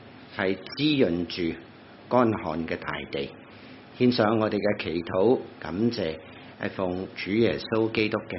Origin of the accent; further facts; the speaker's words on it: China; 我们中国人所谓知其言而不知其所以言